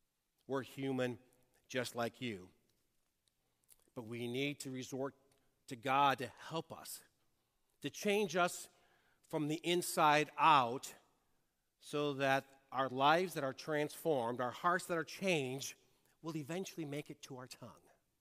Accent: Detroit, Michigan, United States; I grew up in Detroit.

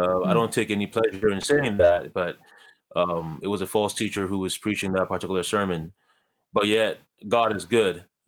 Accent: Ghana; I was born in Ghana, as you said. I was born to a single mother in Ghana.

